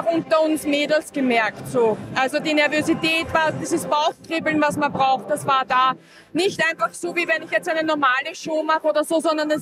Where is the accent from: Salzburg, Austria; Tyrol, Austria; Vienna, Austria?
Vienna, Austria; Ich bin eine Wienerin.